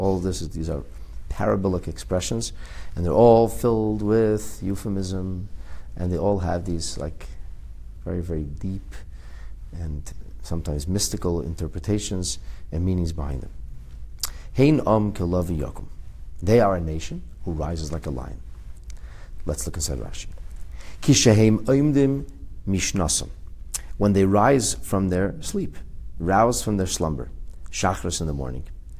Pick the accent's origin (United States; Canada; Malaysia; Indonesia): Canada; of course I'm Canadian, and I try to follow the law of the land, and so on and so forth. But as a Torah Jew